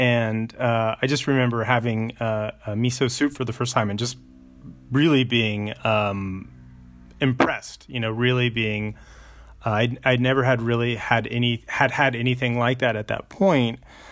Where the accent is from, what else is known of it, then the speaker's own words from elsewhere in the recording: Dallas, Texas, United States; I'm a native Texan, so I grew up in Dallas, and as a kid, I ate a lot of Texas barbecue, and I ate a lot of Tex-Mex